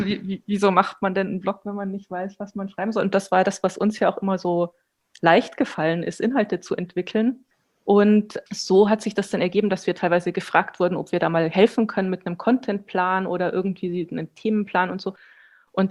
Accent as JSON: {"language": "German", "town": "Munich", "region": "Bavaria", "country": "Germany", "moved": "yes", "lives_now": "Berlin, Germany", "said": "bin ursprünglich aus München, bin seit 20 Jahren in Berlin und bin auch jetzt gerade aus Berlin zugeschaltet."}